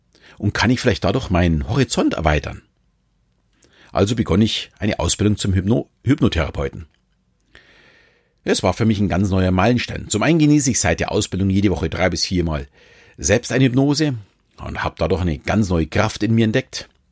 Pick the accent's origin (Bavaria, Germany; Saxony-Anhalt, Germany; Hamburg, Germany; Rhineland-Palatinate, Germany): Bavaria, Germany; Munich; fühle mich, auch wenn ich mittlerweile mit meiner Familie etwas außerhalb wohne, noch als echter Münchner. Geboren und aufgewachsen in der bayerischen Landeshauptstadt und auch beruflich bin ich immer in meiner Heimat geblieben.